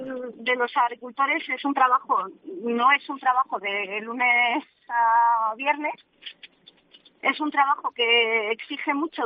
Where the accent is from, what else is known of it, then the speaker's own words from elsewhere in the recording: Barásoain, Navarre, Spain; tenemos una escuela en el propio pueblo en el que soy, de Barasvain.